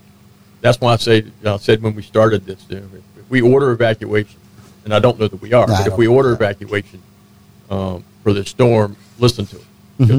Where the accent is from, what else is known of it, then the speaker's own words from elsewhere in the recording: St. Augustine, Florida, United States; I was born in the Florida East Coast Hospital.